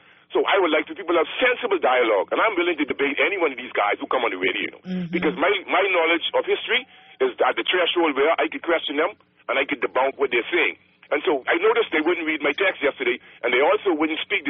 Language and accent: English; Bahamas; proud to be Bahamian. But don't tell me there's no such thing as organic Bahamian.